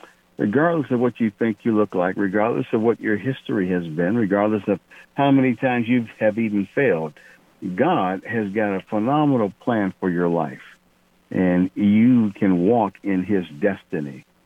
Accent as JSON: {"language": "English", "town": "Cincinnati", "region": "Ohio", "country": "United States", "tie": "born or raised there", "said": "I grew up in Cincinnati, as you said, and my dream was to play professional football."}